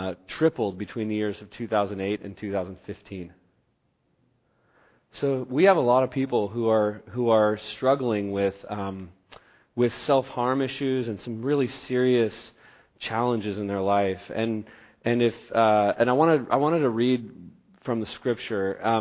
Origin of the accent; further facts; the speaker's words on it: Eugene, Oregon, United States; an article published on March 9th of this year in the Register Guard, my hometown newspaper in Eugene